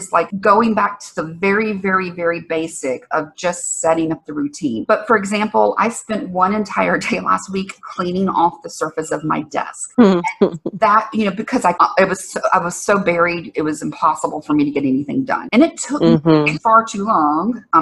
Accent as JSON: {"language": "English", "region": "the South", "country": "United States", "tie": "born or raised there", "said": "You know, I grew up in the South."}